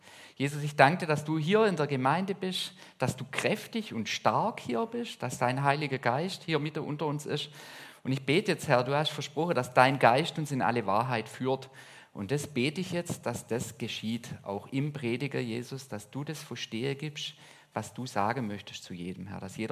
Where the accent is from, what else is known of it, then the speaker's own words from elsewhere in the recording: Villingen-Schwenningen, Baden-Württemberg, Germany; Deutscher Nationalspieler, der kommt aus meiner Heimat, der ist in Villingen-Schwenningen geboren